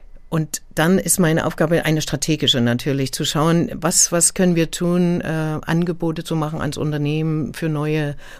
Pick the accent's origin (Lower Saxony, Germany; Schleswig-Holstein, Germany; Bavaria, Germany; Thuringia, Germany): Thuringia, Germany; Eisenach; born there; Ich bin gebürtig aus Eisenach.